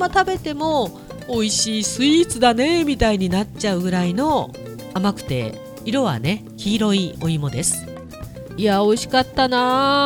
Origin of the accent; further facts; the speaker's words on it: Hokkaido, Japan; 北海道をね離れたいとは思わないんですよね、自分のふるさとだし。